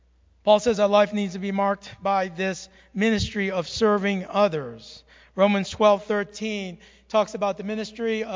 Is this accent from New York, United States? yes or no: yes; New York, United States; I'm from New York. We have a different way of blessing from there.